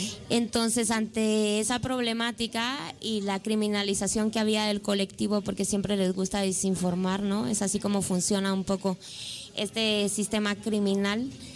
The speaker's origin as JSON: {"language": "Spanish", "country": "Guatemala", "moved": "yes", "lives_now": "Spain"}